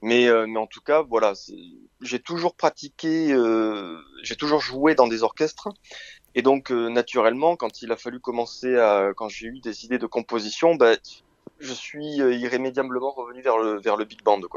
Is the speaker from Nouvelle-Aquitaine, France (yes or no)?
no; Occitanie, France; Je me présente … du coup, je suis originaire du Gers. J'ai grandi là-bas, j'ai fait mes études musicales dans la région Occitanie, entre le conservatoire de Toulouse et le conservatoire de Montauban.